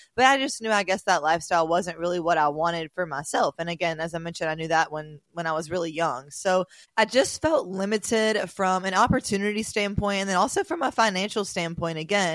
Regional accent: Mobile, Alabama, United States; now in Miami, United States; journey of my move from Mobile to Miami. So I'm going to start off just by talking a little bit about my hometown. So I'm super grateful for where I grew up.

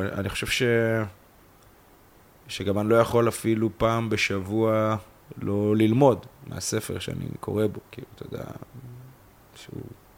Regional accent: Kiryat Gat, Southern District, Israel; now in Central District, Israel; אני בא במקור, מבית, אני אמנם חי פה 10-11 שנים במרכז, אבל אני בא מקריית גת ומבית של אמא שלי, אחי, אחותי, דתיים, כאילו, וגדלתי ככה

